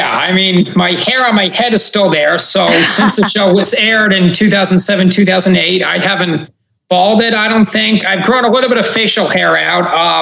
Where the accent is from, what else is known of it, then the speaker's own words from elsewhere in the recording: Boston, Massachusetts, United States; But then in 2011, since I grew up in Boston, I decided to move home to Boston.